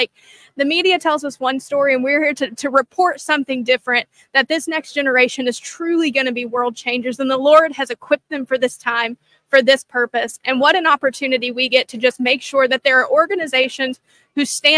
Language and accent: English; Texas, United States; And as a Texan, we love to hear we're leading the way.